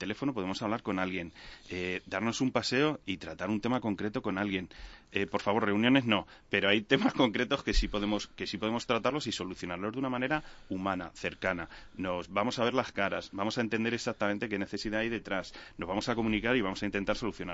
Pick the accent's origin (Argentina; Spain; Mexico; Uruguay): Spain; Pulgar, Castilla-La Mancha; se te ha olvidado que soy de Pulgar, un pueblecito muy pequeño de Toledo.